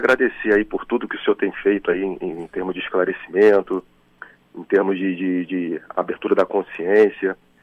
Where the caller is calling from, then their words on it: Rio de Janeiro, Brazil; Eu sou do Rio de Janeiro, sou carioca como o senhor, professor.